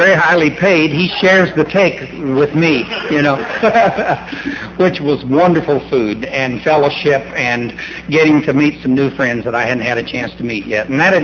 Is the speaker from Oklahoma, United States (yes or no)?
yes; Oklahoma, United States; But I grew up in Oklahoma, and we said y'all there, you all, usually, instead of y'all.